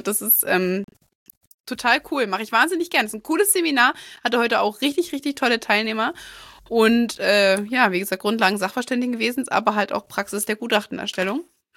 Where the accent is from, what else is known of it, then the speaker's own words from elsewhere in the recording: Thuringia, Germany; weil ich sitze hier in Gera, schwierig, also in der Mitte befinde ich mich nicht, aber ich bin im Landkreis Saale-Holzland-Kreis aufgewachsen, das ist Umkreis Jena